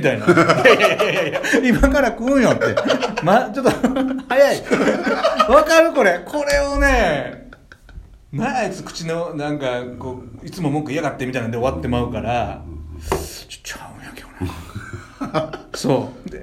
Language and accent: Japanese; Kobe, Hyogo, Japan; moved away as an adult; 子浜っ子じゃない、神戸っ子でも、で、そのいやそれも結局あれよ、